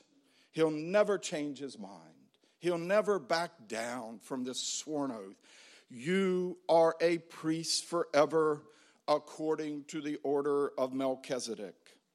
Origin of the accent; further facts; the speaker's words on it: North Carolina, United States; I come from the Outer Banks of North Carolina, on the coast of North Carolina, where I love the seasons